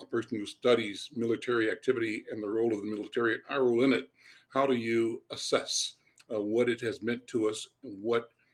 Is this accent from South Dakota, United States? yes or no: no; Kansas City, Missouri, United States; I grew up in Kansas City, Missouri. In a neighborhood where we had a lot of Black people that were in the National Guard